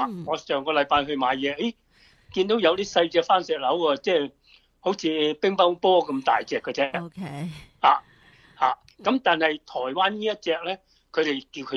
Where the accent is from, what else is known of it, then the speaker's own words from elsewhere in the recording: Guangdong, China; 我哋廣東人叫嘅